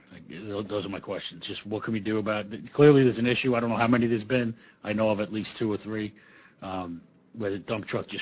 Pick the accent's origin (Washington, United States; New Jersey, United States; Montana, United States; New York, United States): New York, United States; You know, it won't affect me. I'm a New Yorker. I drive perfectly.